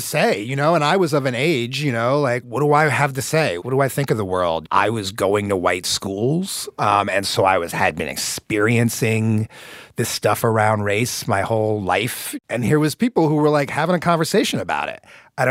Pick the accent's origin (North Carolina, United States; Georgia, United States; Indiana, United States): Indiana, United States; Indianapolis; I grew up in Indianapolis.